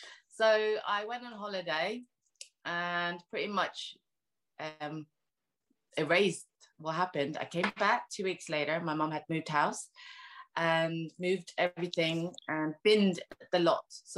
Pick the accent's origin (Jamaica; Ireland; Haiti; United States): Ireland; born there; So I was born in Ireland.